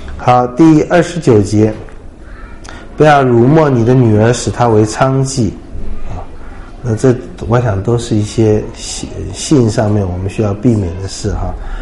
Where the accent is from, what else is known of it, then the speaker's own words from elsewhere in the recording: China; 白发人要尊敬，我们中国人是敬老的啦